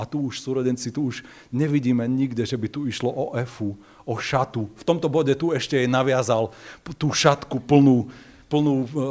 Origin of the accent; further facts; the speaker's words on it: Važec, Prešov Region, Slovakia; jak išla u nás vo Vašci, ženy nosili také zelené, také obrovské noše zaviazané do zelenej